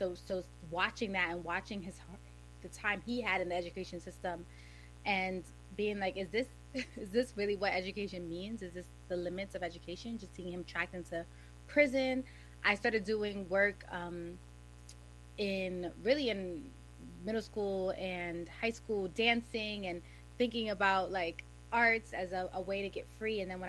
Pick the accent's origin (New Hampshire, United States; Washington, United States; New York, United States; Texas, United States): New York, United States; Brooklyn; I'm from Brooklyn, New York, come from a very, like, working class family.